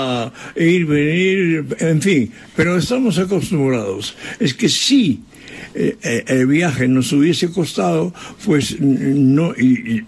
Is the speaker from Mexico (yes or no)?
no; France; born there; Spanish is a second language; Bueno, soy francés de nacimiento.